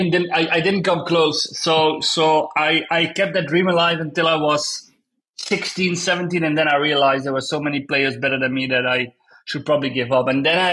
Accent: Maastricht, Limburg, Netherlands; English is a second language; I was born in Maastricht, by the way, which is, it couldn't be farther from Groningen.

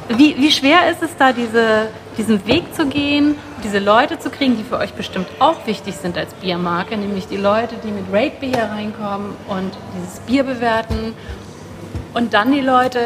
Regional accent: Hamburg, Germany; als Hamburger habe ich da schon eine erste Barriere.

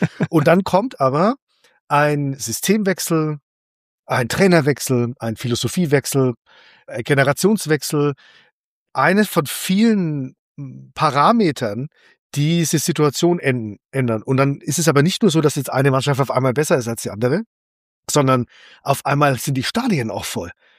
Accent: Fürth, Bavaria, Germany; aus meiner Heimatstadt Fürth

